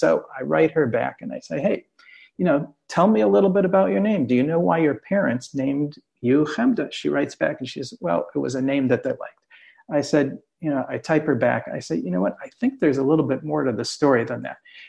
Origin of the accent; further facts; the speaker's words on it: United States; accent: American; I spoke to my children only in Hebrew. Even in Chutz Laretz with my American accent and everything.